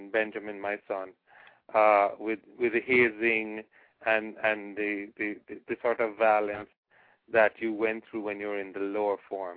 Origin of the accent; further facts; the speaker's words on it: Kingston, Jamaica; I was born in Kingston, went to high school at Jamaica College.